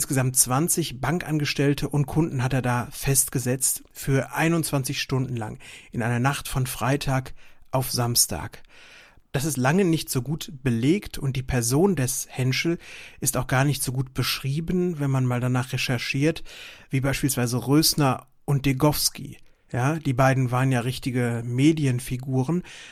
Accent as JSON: {"language": "German", "town": "Lüdenscheid", "region": "North Rhine-Westphalia", "country": "Germany", "tie": "born or raised there", "said": "etwas über ein Verbrechen in meiner Heimatstadt Lüdenscheid zu berichten, das sich in meiner Kindheit zugetragen hat."}